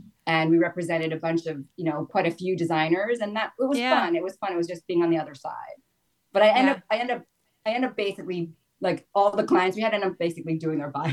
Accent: New York, United States; living in LA for a year as a New Yorker or a city person that's very global, it was like I felt like I needed to eject myself and go back to reality. So yeah, it was the perfect time. So yeah, so then I moved back to New York

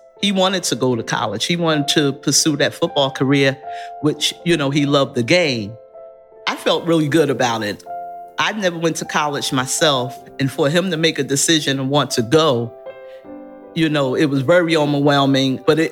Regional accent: Orange, New Jersey, United States; I'm from Orange, New Jersey.

